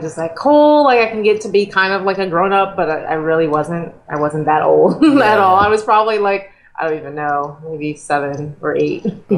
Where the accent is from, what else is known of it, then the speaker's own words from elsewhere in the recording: Boston, Massachusetts, United States; I grew up in Boston, Massachusetts, Boston proper.